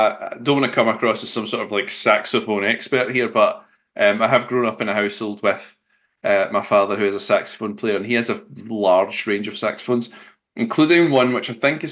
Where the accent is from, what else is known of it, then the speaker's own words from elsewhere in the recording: Yorkshire and the Humber, United Kingdom; accent: Yorkshire; Here they are in my Yorkshire accent.